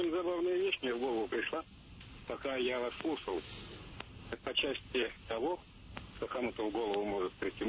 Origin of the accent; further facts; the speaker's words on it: Moscow, Russia; я из Москвы.